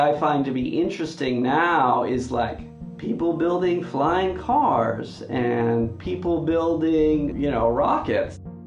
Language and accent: English; California, United States; I grew up in Silicon Valley. I consider myself a native.